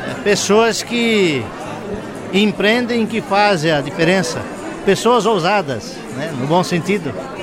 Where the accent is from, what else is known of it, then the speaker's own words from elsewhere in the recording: Criciúma, Santa Catarina, Brazil; born there; Nasci em Criciúma.